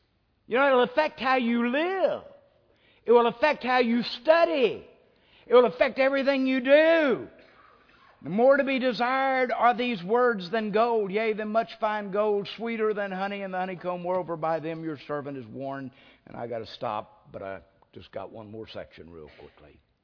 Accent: Texas, United States; You know, everybody knows I'm a Texan, and you can't be a Texan if you're not a good liar.

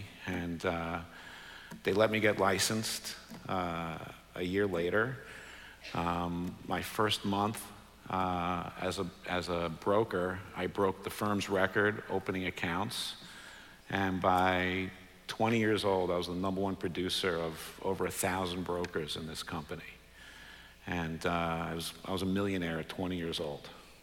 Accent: New York, United States; I grew up in New York, born and bred in New York to immigrant parents. My dad from Romania, my mother from Hungary, both immigrated here after the war.

